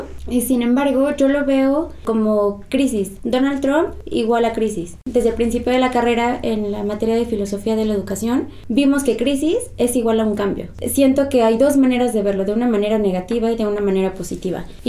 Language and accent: Spanish; Mexico; como hermanos mexicanos que somos.